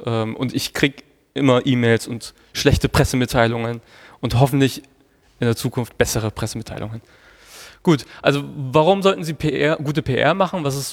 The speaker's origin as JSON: {"language": "German", "town": "Hof", "region": "Bavaria", "country": "Germany", "lives_now": "Hamburg, Germany", "said": "Ich komme aus Hof, aus Oberfranken, ganz im Norden von Bayern."}